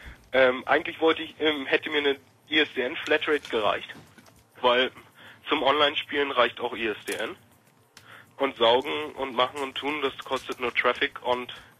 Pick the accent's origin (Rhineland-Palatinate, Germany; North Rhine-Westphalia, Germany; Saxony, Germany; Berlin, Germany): Berlin, Germany; Das Problem ist bloß, ich komme aus der Opal-Wüste Marzahn.